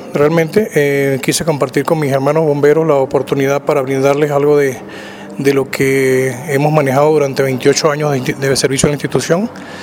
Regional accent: Venezuela; now in Argentina; estoy ingresando a Argentina, procedente de Venezuela. Todos saben la problemática que está ocurriendo en mi país en este momento.

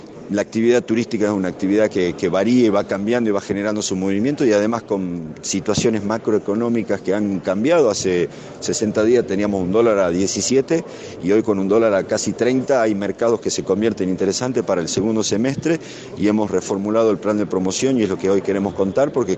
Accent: Salta, Argentina; Donde vamos, donde viajamos, nos preguntan de dónde sos de Salta

